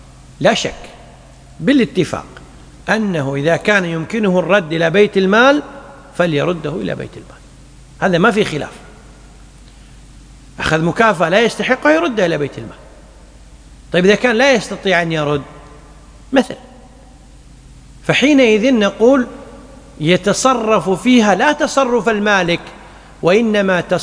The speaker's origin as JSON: {"language": "Arabic", "country": "Kuwait", "said": "مثل عندنا في الكويت بعض البنوك الإسلامية"}